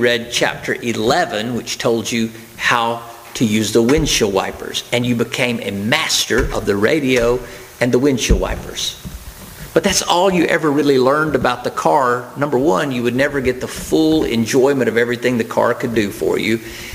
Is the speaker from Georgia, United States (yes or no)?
no; Florence, Alabama, United States; I go, no way, man, I'm from Florence, Alabama.